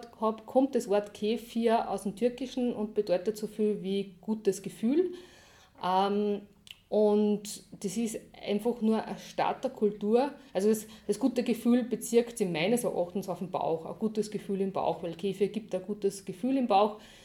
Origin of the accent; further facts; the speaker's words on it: Wartberg ob der Aist, Upper Austria, Austria; ich komme aus Wartburg ob der Eist. Ich habe einen Sohn, den habe ich schon sehr jung gekriegt, war lange alleinerziehend, wohne jetzt auf einem Bauernhof mit meinen Lebensgefährten